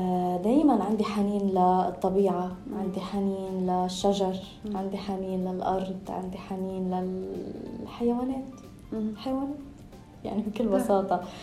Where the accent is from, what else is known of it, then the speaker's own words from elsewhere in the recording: Lebanon; أنا من الناس اللي عشت طفولتي بلبنان، ونقلنا أكثر من بيت على فكرة، كلهم كانوا طوابق أرضية حواليهم في يا جنينة يا حديقة، يا أصلاً هم موجودين يعني يا أصلاً البيت موجود بضيعة. ربيت بالطبيعة